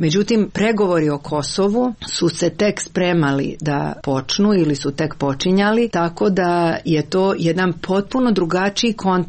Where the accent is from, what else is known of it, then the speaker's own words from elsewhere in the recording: Croatia; ja sam došla iz Hrvatske